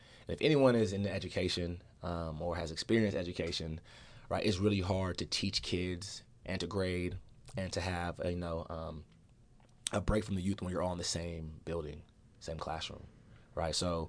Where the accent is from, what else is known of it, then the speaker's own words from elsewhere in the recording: Nigeria; He's Ghanaian, actually. I'm Nigerian, so we felt like, since we're both from Africa